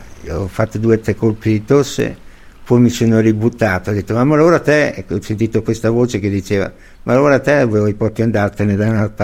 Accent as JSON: {"language": "Italian", "town": "Casalecchio di Reno", "region": "Emilia-Romagna", "country": "Italy", "tie": "born or raised there", "also_born_or_lived": "Sasso Marconi", "said": "Dagli 11 anni in poi sono cresciuto a Casalecchio. I primi 11 anni della mia infanzia l'ho fatta a Sasso Marconi"}